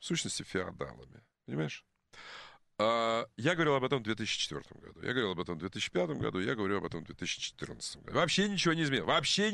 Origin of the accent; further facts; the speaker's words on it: Ukraine; Я могу, потому что я украинец, простите.